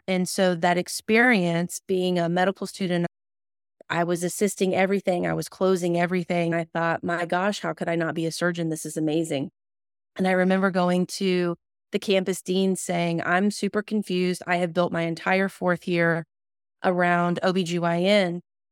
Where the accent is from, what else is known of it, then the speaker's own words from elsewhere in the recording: Gulf Breeze, Florida, United States; I was born and raised in Florida, a small little beach town, Gulf Breeze. I lived in the same bedroom my entire 18 years before going to Florida State.